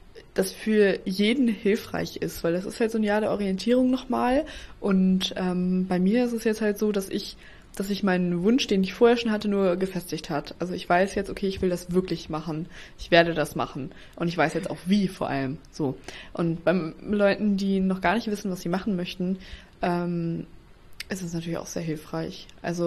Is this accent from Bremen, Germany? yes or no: no; Aurich, Lower Saxony, Germany; born there; Also ich bin in Aurich geboren und ich kenne mich in der Innenstadt zum Beispiel relativ gut aus.